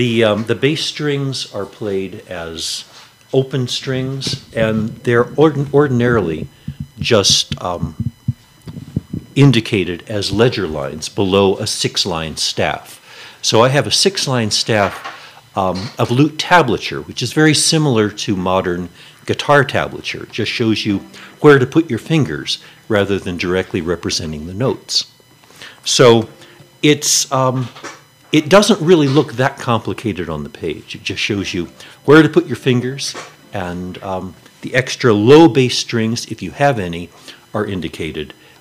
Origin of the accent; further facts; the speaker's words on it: Ellicott City, Maryland, United States; I grew up in Ellicott City, Maryland, which is actually just west or just southwest of Baltimore.